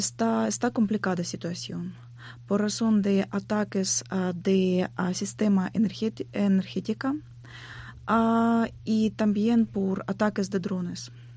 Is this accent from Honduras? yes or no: no; Ukraine; moved away; me da una tristeza ver noticias, ver qué puede pasar en diferentes pueblos en mi país.